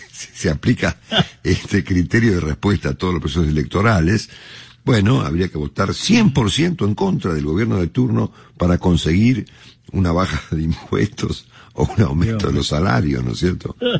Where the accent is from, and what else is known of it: Argentina